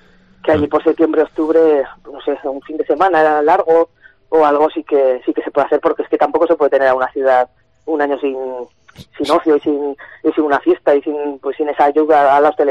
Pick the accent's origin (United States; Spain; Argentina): Spain; Tudela, Navarre; somos tudelanos, navarros y españoles